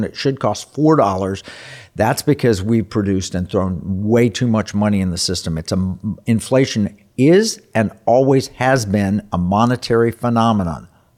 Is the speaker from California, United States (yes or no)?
no; Oklahoma, United States; I grew up in Oklahoma, and tornado scared me.